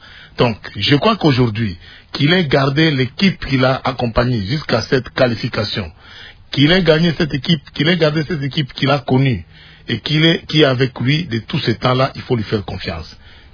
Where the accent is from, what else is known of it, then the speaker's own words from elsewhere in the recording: DR Congo; Nous sommes des Congolais.